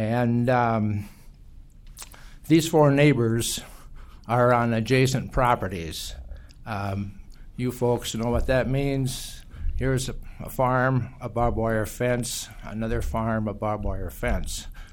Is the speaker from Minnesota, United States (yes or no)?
yes; Chatfield, Minnesota, United States; I'm also from Fillmore County in the Chatfield area, Bottom Mountain Township.